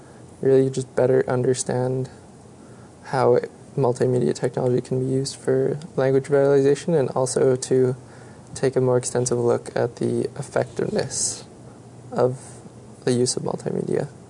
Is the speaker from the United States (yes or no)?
no; Vancouver, British Columbia, Canada; I grew up here in Vancouver on Musqueam territory.